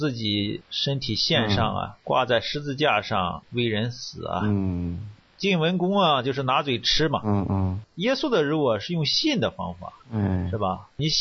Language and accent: Chinese; China